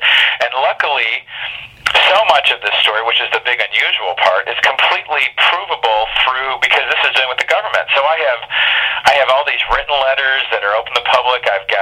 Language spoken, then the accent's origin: English; Detroit, Michigan, United States; because I'm 53, and, you know, I was raised in Detroit by two people that were police officers when they met.